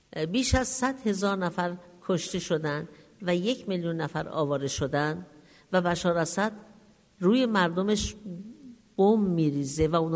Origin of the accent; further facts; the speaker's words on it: Iran; من به عنوان یک ایرانی